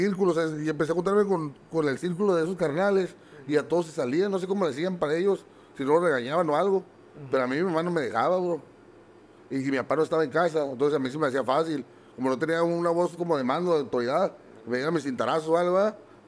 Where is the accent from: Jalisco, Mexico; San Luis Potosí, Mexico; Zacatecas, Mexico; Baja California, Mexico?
Baja California, Mexico; Tijuana; Nací ahí en la Santa Fe, bro. Ahí es un barrio ahí. Toda mi vida he vivido ahí, que era ahí en Tijuana, en la ciudad de Tijuana.